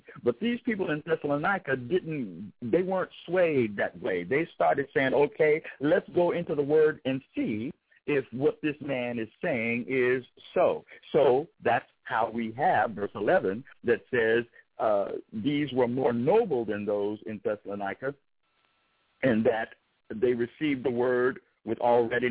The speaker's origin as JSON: {"language": "English", "region": "California", "country": "United States", "said": "But me being a Californian, I don't and cannot conceive how they culturally accept, speak, eat, live, because we live different."}